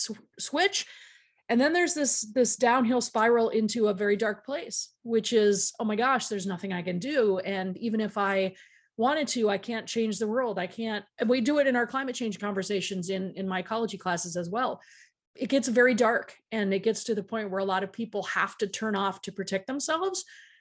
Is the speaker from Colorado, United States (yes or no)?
yes; Colorado, United States; And I'm from Colorado, where, you know, I was vegan for a long time